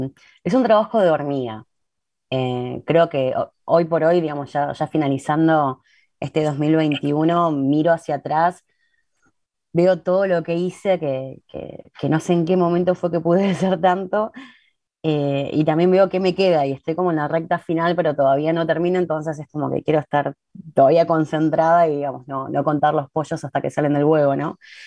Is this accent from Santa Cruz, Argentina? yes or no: yes; Río Gallegos, Santa Cruz, Argentina; Y yo soy de Gallegos, o sea, Gallegos, Río Gallegos, Santa Cruz, ¿no?